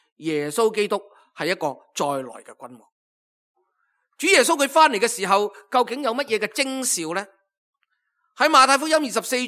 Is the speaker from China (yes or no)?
yes; China; 今日是我们中国人农历最后的一日